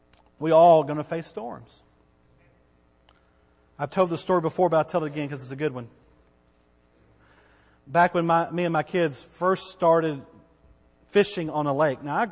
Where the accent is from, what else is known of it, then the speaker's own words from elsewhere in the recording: Bowie, Texas, United States; But I grew up in the country. I grew up in Bowie. If you grew up in Bowie, Texas, you've got to be a little country.